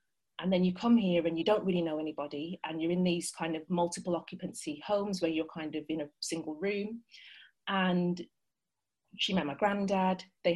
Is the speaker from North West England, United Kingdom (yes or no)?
no; Birmingham, West Midlands, United Kingdom; as a Brummie growing up in the suburbs.